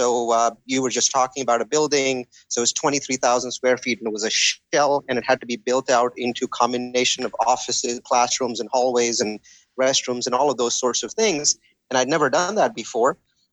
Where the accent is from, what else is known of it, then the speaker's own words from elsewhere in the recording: India; moved away as an adult; now in United States; So I'm Indian in origin, and like a lot of Indians, I'm a technologist, a computer science degree, you know, came to Silicon Valley in the late 90s